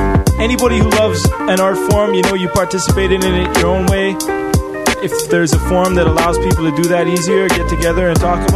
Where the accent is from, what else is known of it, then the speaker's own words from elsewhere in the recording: Vancouver, British Columbia, Canada; now in Montreal, Canada; I'm originally from Vancouver, yeah. For a few years now, though, I came out of MTL.